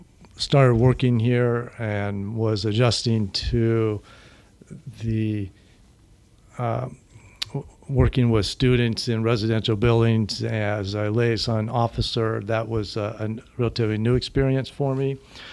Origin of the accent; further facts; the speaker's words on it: California, United States; I am originally from California, the San Francisco Bay Area. I graduated from UC Davis.